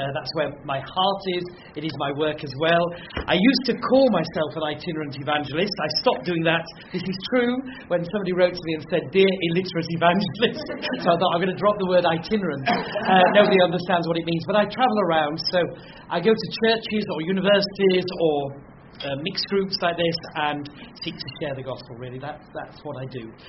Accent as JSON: {"language": "English", "region": "Yorkshire and the Humber", "country": "United Kingdom", "said": "And I'm a Yorkshireman, so I always drop that word in every talk."}